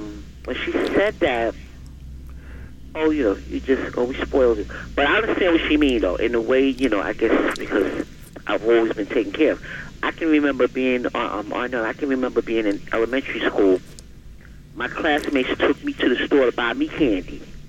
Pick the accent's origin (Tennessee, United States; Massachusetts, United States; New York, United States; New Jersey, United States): New York, United States; I'm a New Yorker, so I've been studying them for a while.